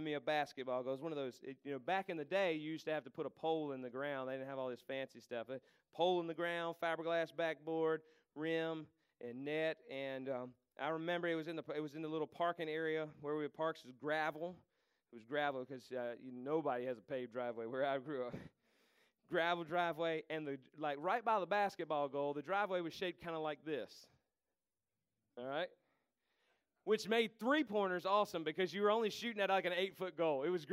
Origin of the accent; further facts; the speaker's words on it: Macon, North Carolina, United States; And I grew up in Macon, North Carolina, which meant I had to have an imagination because there were no people or anything else around.